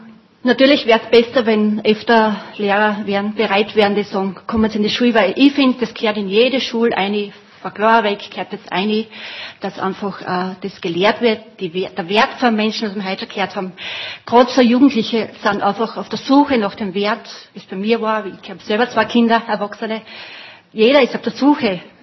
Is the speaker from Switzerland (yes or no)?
no; Bruck an der Mur, Styria, Austria; ich komme aus Bruck an der Mur und arbeite ehrenamtlich